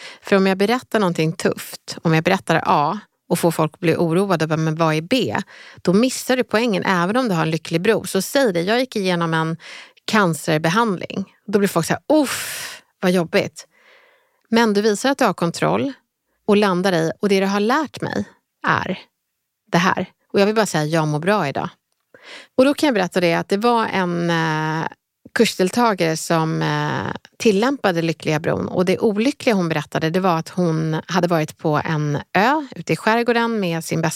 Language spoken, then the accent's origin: Swedish; Helsingborg, Skåne, Sweden; Jag är uppväxt i Helsingborg och det är så himla fint när man står nere vid kajen, för på andra sidan så ser man Danmark.